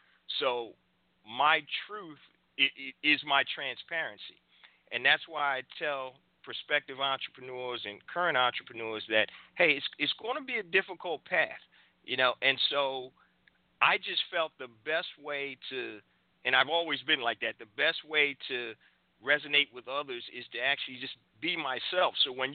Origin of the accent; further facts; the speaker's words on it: Philadelphia, Pennsylvania, United States; And I'm from Philadelphia. Married, two daughters, and I'm living the life.